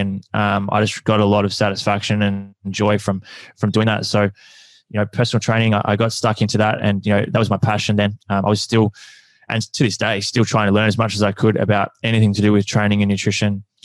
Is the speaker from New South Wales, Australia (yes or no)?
no; Horsham, Victoria, Australia; So for me, I grew up in Horsham, Victoria, playing football and basketball.